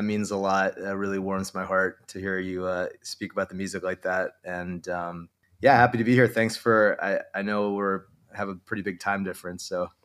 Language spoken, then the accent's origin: English; Connecticut, United States; also born or lived in Beijing, China / Switzerland; And then from Switzerland, we moved back to the States when I was around 10, and we settled in Connecticut, which is right